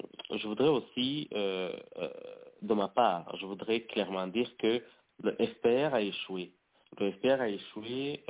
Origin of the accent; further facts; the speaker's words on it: Rwanda; parce que nous sommes tous des Rwandais, nous sommes des citoyens et citoyennes rwandaises, le pays est à nous, le Rwanda c'est notre pays